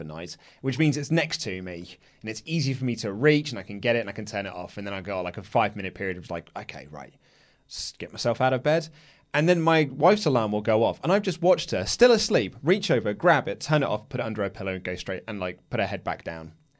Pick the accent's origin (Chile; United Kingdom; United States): United Kingdom; England; maybe it's just because I'm an Englishman